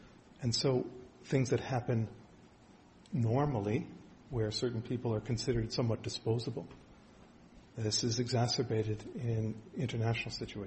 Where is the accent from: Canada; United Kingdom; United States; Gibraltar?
Canada; when they found out I was from Canada